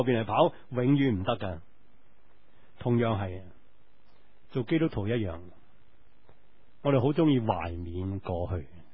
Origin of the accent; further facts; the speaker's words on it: New Territories, Hong Kong; 我喺新界长大，啊，土头土脑嘅，土头土脑嘅，耕田嘅，养猪嘅。